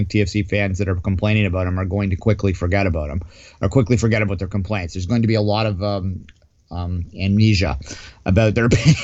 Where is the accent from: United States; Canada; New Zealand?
Canada; I think the game against Holland is going to be the game I'm least frightened of as a Canadian.